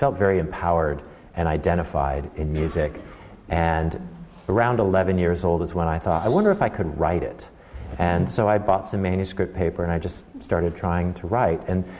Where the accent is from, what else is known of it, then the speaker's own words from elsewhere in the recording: Ohio, United States; also born or lived in Florida / Southern California; I was born in Florida, but we left there when I was, a year old? I'm asking my mother in the front row. About a year old, right? Really? Then we moved to Southern California. And then when I was five, we moved to Ohio.